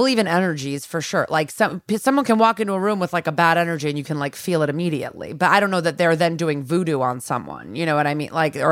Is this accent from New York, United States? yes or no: no; Connecticut, United States; I'm from Connecticut. We have no culture. I'm Jewish.